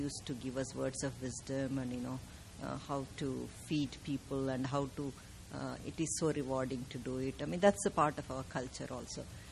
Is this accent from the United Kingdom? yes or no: no; India; now in San Francisco, United States; I come from India